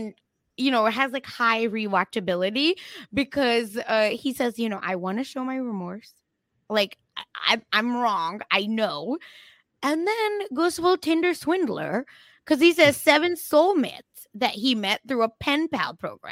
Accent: India; I mean, as an Indian who, you know, speaks the language, yeah.

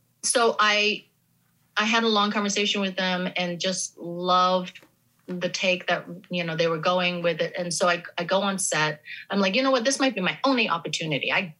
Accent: Pittsburgh, Pennsylvania, United States; yeah, I'm from Pittsburgh.

